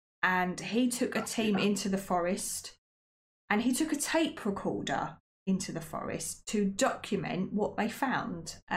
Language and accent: English; United Kingdom; But £1 million, I'm a Brit, yeah.